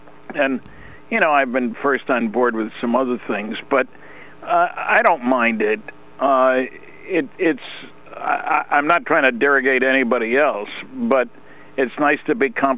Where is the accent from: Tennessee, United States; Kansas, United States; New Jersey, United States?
New Jersey, United States; when we grew up in New Jersey, and my mother took my brother and me into New York to Rockefeller Center